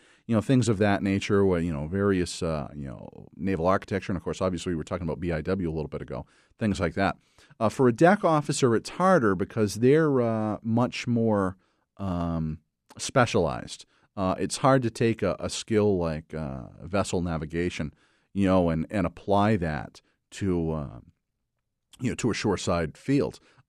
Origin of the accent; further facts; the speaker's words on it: Eastport, Maine, United States; I'm from Eastport originally, so of course, real familiar with up there.